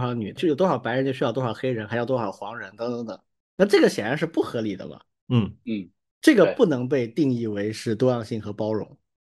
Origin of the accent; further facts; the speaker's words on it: China; 我们作为中国人会觉得是一种很荣耀的事情吗？